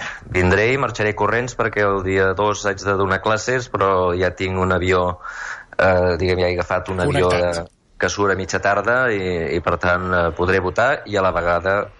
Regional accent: Catalonia, Spain; now in New York, United States; la gent sap que sóc català

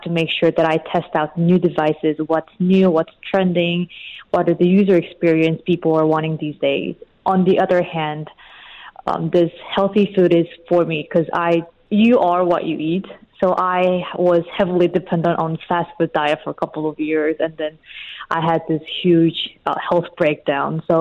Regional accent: Kansas City, Missouri, United States; also born or lived in South Korea; I was born in South Korea, and then I grew up in Kansas City, where it's, you know, middle of nowhere.

